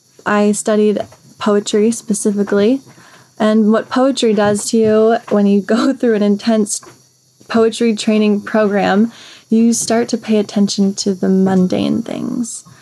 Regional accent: Minnesota, United States; Yeah, I'm from the United States. I am from Minnesota, and I went to get my graduate degree in New York recently.

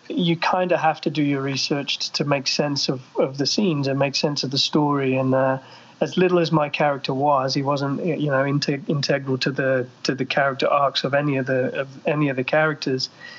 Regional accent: England, United Kingdom; now in North America; But I'm from England, right?

